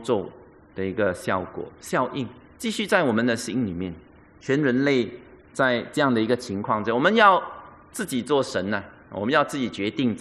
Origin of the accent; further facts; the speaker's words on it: Singapore; 所以我们新加坡人就有明白这个穿白衣白裤的意思啦